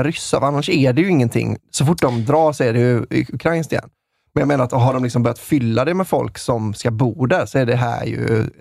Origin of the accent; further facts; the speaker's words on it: Sweden; Jag är svensk.